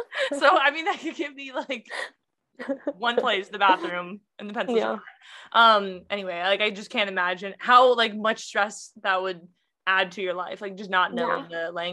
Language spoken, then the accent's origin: English; California, United States; I think that's just from growing up in California though.